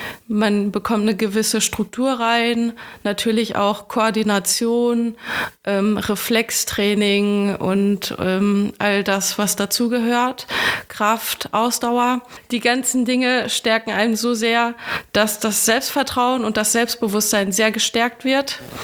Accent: Lemgo, North Rhine-Westphalia, Germany; Ich würde einen Kampf in Lemgo absolvieren, in meiner Heimatstadt wirklich

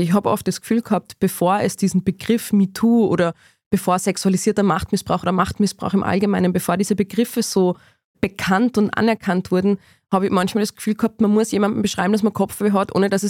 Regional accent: Salzburg, Austria; ich komme aus Salzburg, wir leben von Sound of Music

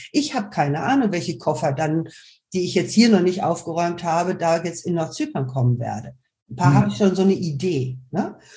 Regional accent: Germany; Also ich weiß zumindest, ich könnte auf Kap Verden auf Dauer nicht leben. Ich bin Deutsche.

